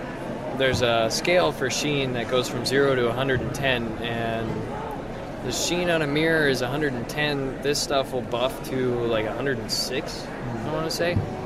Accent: Bemidji, Minnesota, United States; I'm from Bemidji, Minnesota.

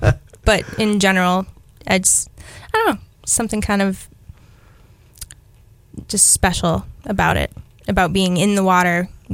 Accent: Warroad, Minnesota, United States; I'm from Warroad, Minnesota, which is we have a river and a lake.

